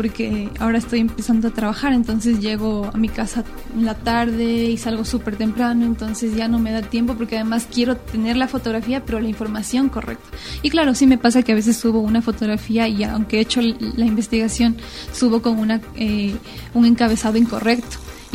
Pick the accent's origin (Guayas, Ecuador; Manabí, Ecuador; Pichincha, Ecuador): Pichincha, Ecuador; Quito; al fin y al cabo yo también soy quiteña y yo también quiero inmiscuirme en la discusión y los temas de la ciudad